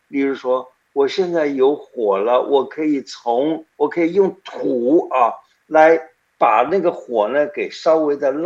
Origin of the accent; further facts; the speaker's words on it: China; 你知道我们中国人记年、记月、记日、记时